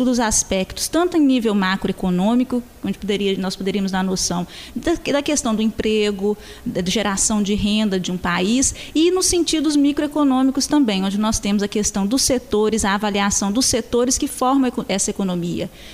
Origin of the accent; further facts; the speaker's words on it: Aimorés, Minas Gerais, Brazil; Jaimorés, aqui no Vale do Rio Doce.